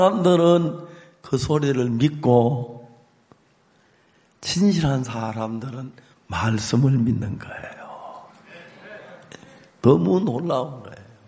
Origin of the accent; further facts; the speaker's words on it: South Korea; 저는 한국 사람이지만 이제는 한국 사람 아니에요.